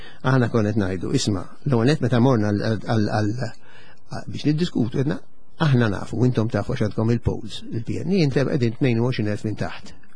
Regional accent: Sliema, Central Region, Malta; jien minn ta' Sliema, Slimis.

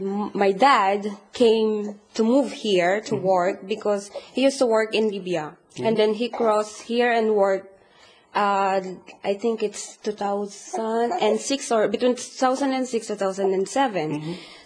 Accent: Philippines; English is a second language; Growing up in Philippines, like playing outside

